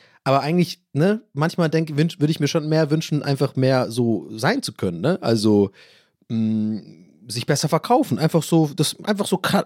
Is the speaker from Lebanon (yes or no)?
no; Ireland; aus meiner Sicht als Ire, der aber eigentlich der deutscheste Ire ist aller Zeiten